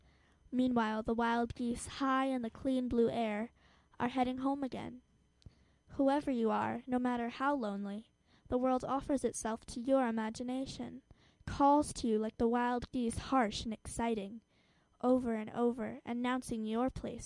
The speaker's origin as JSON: {"language": "English", "town": "Haines Falls", "region": "New York", "country": "United States", "said": "I'm from Haynes Falls. I'm 11 years old."}